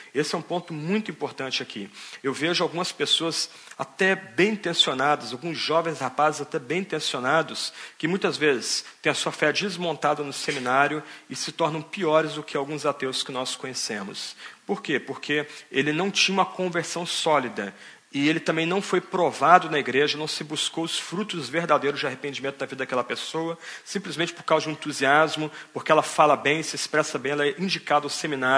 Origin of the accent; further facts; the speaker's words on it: Brazil; Essa questão tem sido tão complicada no meu país, lá no Brasil, de onde eu venho